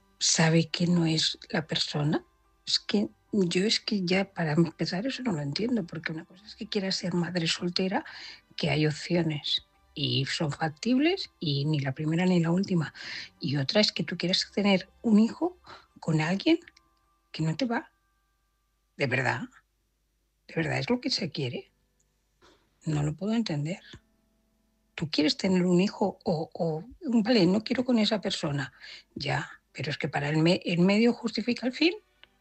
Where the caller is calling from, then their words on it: Barcelona, Catalonia, Spain; de Barcelona.